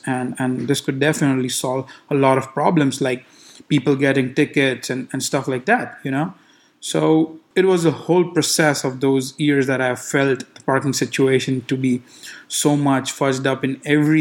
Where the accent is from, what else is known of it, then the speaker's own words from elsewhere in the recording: India; I grew up in India, right?